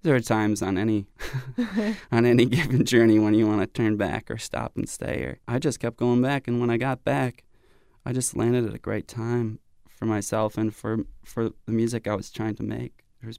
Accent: Minneapolis, Minnesota, United States; also born or lived in Austin, Texas / Los Angeles; I had a great time in Austin and LA, but I didn't know what was going on back home. I had no idea. A couple bands were starting to get out of Minneapolis that people were

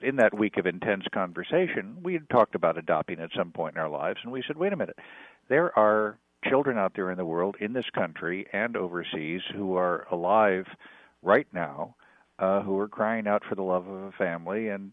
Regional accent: Chicago, Illinois, United States; I'm from Chicago, as you know, and I have no problem with putting a little cash in an envelope to help things along.

